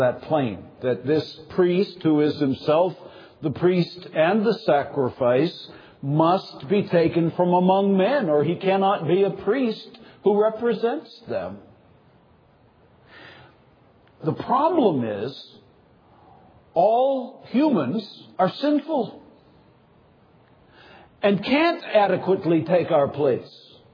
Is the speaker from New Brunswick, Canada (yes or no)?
yes; New Brunswick, Canada; I grew up in New Brunswick, one of the poorest provinces in Canada.